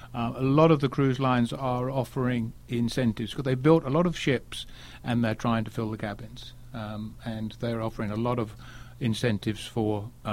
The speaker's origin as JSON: {"language": "English", "country": "United Kingdom", "said": "And being British, we like to celebrate failure."}